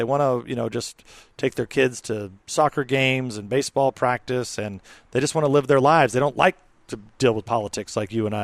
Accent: California, United States; I'm not from the South. My, you know, family wasn't even, you know, I'm, you know, lifelong California. My family came to California, immigrated here

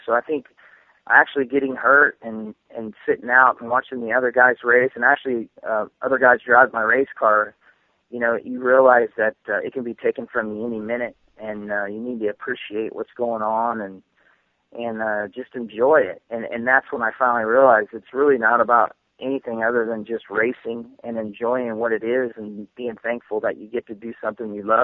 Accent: Indiana, United States; I've been lucky enough to be born and raised in Indiana where dirt track racing thrives

